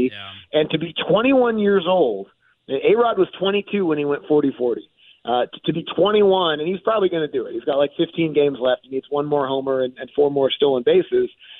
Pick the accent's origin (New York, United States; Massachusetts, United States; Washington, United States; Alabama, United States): Washington, United States; Seattle; I grew up in Seattle.